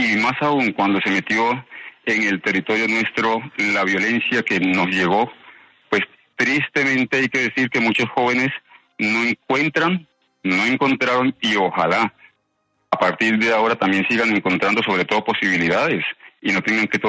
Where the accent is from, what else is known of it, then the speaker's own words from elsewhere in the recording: Chocó, Colombia; moved away; Yo soy chocuano, viví en el Chocó durante muchos años. Cuando salí del Chocó, por supuesto, salí también en búsqueda de hacer otras cosas